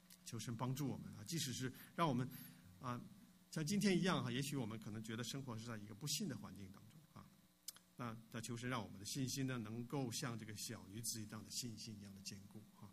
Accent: China; 如果你像我是从大陆来的话，

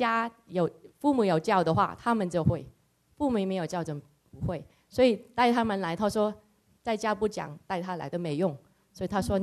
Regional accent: Hong Kong; now in United States; 我来美国最久了，所以可能对我的难处更大。我从香港来，所以我跟

